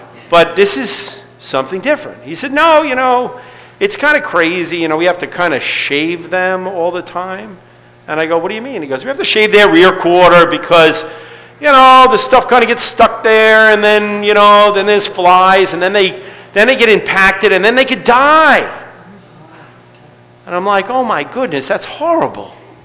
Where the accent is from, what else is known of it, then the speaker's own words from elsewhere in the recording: Staten Island, New York, United States; I grew up in Staten Island, and although we had some wildlife, we did not have many sheep